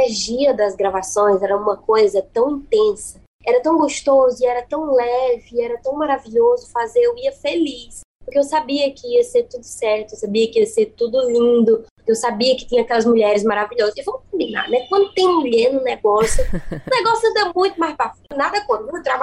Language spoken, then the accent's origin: Portuguese; Paraíba, Brazil; also born or lived in Feira de Santana; Eu acho que eu tenho uma força de ser baiana que é muito forte, e aí junta com a minha força da Paraíba, né? Eu fui criada na Paraíba, eu nasci na Bahia, em Feira de Santana, e eu fui criada na Paraíba. Então, assim, o meu sotaque é uma coisa muito forte.